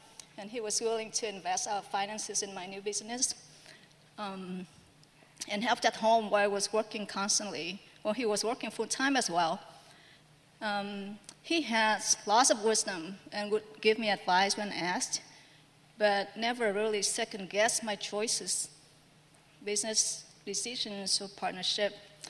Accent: Vietnam; English is a second language; moved away as an adult; now in United States; I was born and raised in Vietnam. I didn't move to the U.S. until I was an adult.

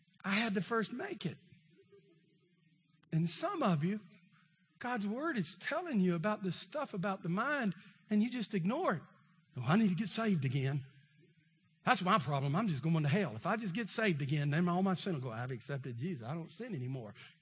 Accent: Texas, United States; I'm from East Texas. We want it hot.

